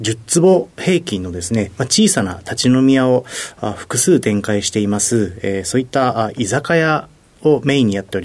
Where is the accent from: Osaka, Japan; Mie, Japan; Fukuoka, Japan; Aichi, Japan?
Aichi, Japan; Nagoya; 出身は名古屋です。